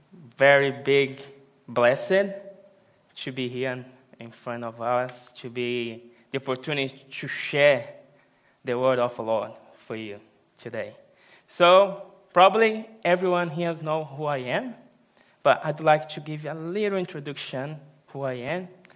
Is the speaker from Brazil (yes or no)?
yes; Brazil; English is a second language; I'm from Brazil. I'm 32 years old.